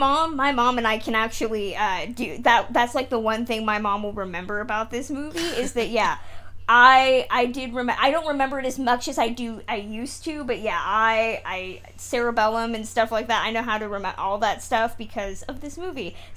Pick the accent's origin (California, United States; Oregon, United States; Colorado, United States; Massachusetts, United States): California, United States; I'm from California